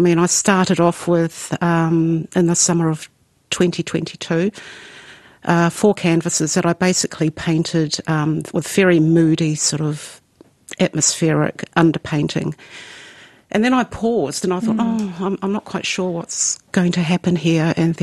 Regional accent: Wellington, New Zealand; now in Carterton, New Zealand; from Carterton, originally from Wellington and have been in the Wairarapa for 11 years now.

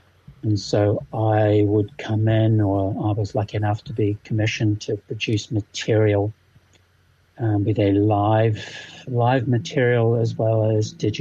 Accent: Auckland, New Zealand; I was from Mount Roskill, Tongan, Cook Island German boy going to Auckland Grammar.

